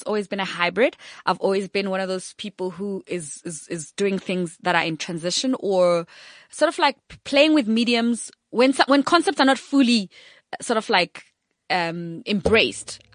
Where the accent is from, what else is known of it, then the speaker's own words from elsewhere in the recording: Bushbuckridge, Mpumalanga, South Africa; I come from Bushbuck Ridge. By seven, I spoke eight languages.